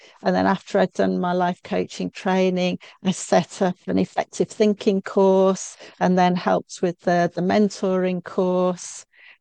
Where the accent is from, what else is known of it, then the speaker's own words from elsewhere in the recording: West Midlands, United Kingdom; So I'm born and bred in the West Midlands, or as some people might like to say, the Black Country. And so really I've lived all of my life around this area